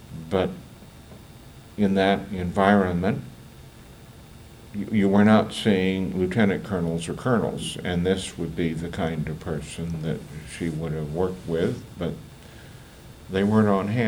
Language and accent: English; California, United States; now in Louisville, United States; I grew up in California.